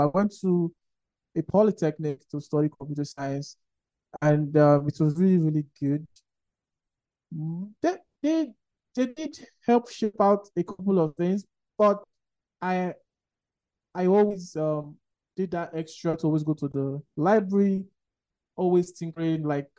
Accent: Nigeria; I'm a Nigerian.

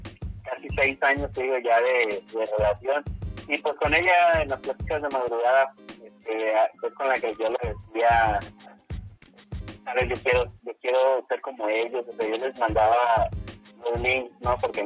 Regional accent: Manzanillo, Colima, Mexico; yo soy de Manzanillo, Colima, el puerto número 1 de México, se llaman, muy pequeño, es una ciudad muy industrial, prácticamente, entonces, es muy pequeño, Manzanillo es muy chiquito, casi todos se conocen

